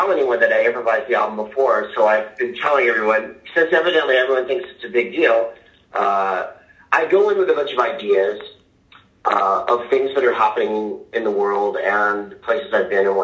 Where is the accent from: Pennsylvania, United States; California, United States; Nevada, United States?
California, United States; San Francisco; I've been doing the albums in San Francisco, which is kind of my hometown and my home base. I don't live there anymore, but it's certainly a place that I love and lived a long time.